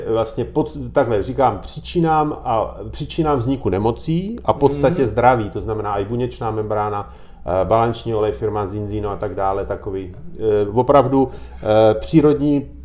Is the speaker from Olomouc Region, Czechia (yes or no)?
no; Brno, South Moravian Region, Czechia; Já jsem z Brna